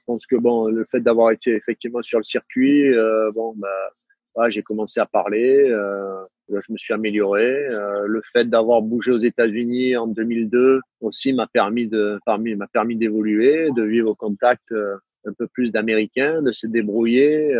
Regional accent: Saint-Cyr, Provence-Alpes-Côte d'Azur, France; accent: southern French; j'ai pas l'accent de Toulon. Mais par contre, quand je parle avec mes potes, ou quand je reviens à Saint-Cyr, rapidement je retrouve mon accent du sud

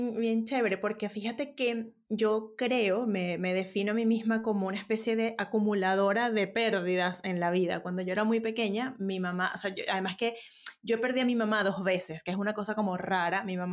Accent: Venezuela; now in Santiago, Chile; yo soy venezolana y decías ahora vivo en Santiago de Chile, pero emigré por una situación país muy adversa

